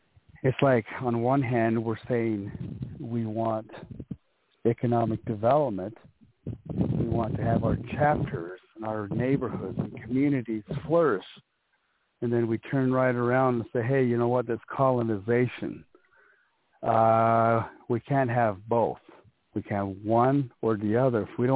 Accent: United States; the way that I grew up on the Navajo Nation.

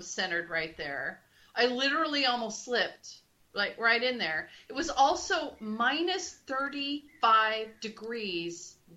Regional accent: Pacific Northwest, United States; also born or lived in Southwest, United States; I grew up in the Pacific Northwest and lived in the Southwest. And thought I would never be in the Midwest.

